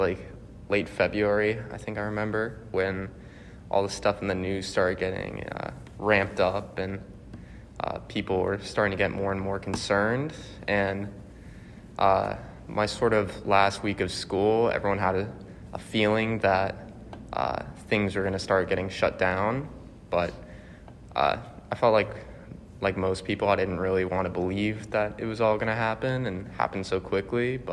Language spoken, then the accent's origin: English; Cortland Manor, New York, United States; I am from Cortland Manor, New York. It's a small town located 40 minutes north of New York City.